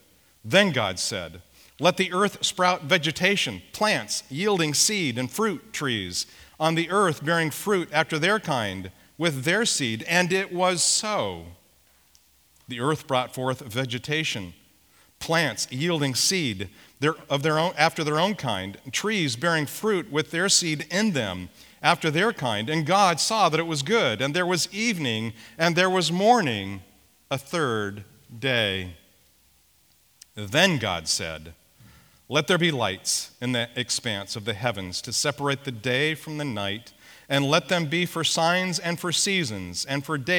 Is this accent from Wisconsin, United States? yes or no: no; California, United States; But as I suppose a third grader, reading through King James English as a Mojave Desert rat growing up in California, this was very difficult for me.